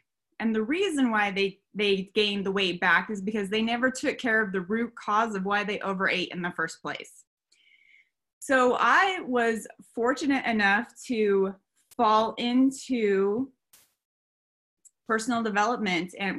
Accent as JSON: {"language": "English", "town": "Elko", "region": "Nevada", "country": "United States", "tie": "born or raised there", "said": "I was in Elko, my hometown, and my sister and I had gone out that night."}